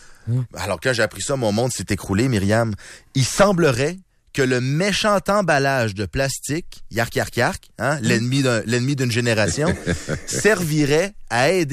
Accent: Lévis, Quebec, Canada; now in Quebec City, Canada; Et ma blonde et moi, on vient de Lévis, où on nous a appris à composter.

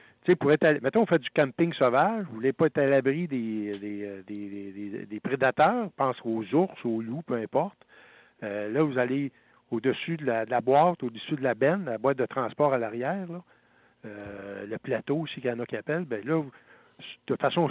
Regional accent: Quebec, Canada; ce moteur-là ne soit pas offert chez nous au Canada et au Québec

